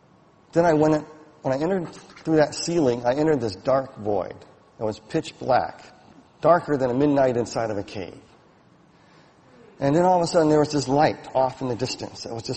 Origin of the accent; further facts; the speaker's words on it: Falls Church, Virginia, United States; I lived not too far from here. I grew up in Falls Church area. If you know where Lowman's Plaza is, that was where I hung out.